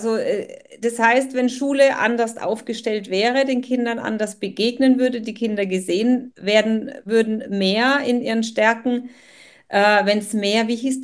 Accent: Bavaria, Germany; Also bei uns in Bayern.

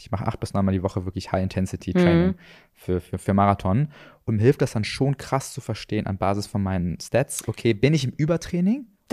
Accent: Düsseldorf, North Rhine-Westphalia, Germany; muss ich natürlich als Düsseldorfer kurz flamen

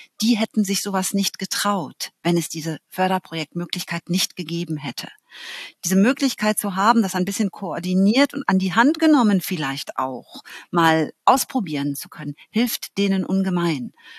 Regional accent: Münster, North Rhine-Westphalia, Germany; born there; Ich bin in Münster geboren. Fahrradfahren ist in meiner DNA verankert.

